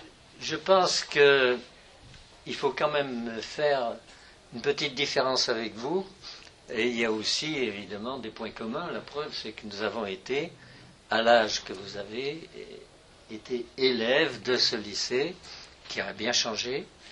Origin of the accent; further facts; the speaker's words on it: Villars-les-Dombes, Auvergne-Rhône-Alpes, France; Je suis originaire de la Dombe, un petit village de la Dombe, puis ensuite j'ai passé ma jeunesse dans un village un peu plus gros qui s'appelle Villars-les-Dombes